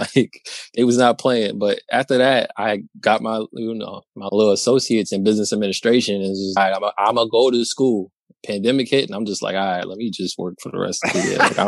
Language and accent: English; New York, United States; And I'm from New York. I'm in New York.